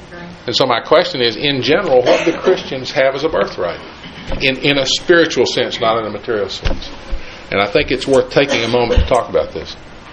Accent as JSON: {"language": "English", "country": "United States", "tie": "born there", "said": "I was born in the United States. Not everybody is."}